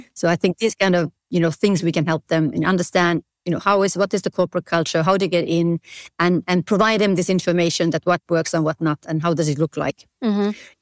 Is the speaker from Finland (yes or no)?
yes; Finland; Well, I come from Finland. We don't have this problem. They just don't talk.